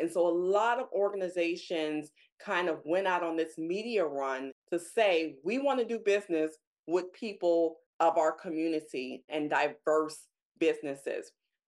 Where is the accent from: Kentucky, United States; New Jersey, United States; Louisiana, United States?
Louisiana, United States; or this gumbo, since I'm from Louisiana.